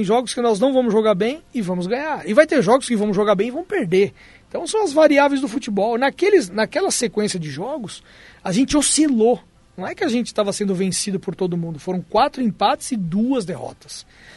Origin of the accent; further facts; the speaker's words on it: São Paulo, Brazil; Eu sou de São Paulo, cresci ali acompanhando jogos dos grandes de São Paulo.